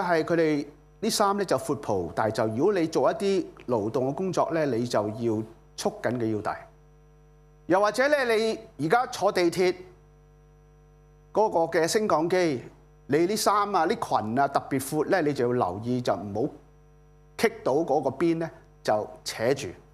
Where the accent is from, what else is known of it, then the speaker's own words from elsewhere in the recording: Tuen Mun, New Territories, Hong Kong; 另一個壓力咧就係我基本上已經唔係香港島人噶啦，我係屯門人，屯門人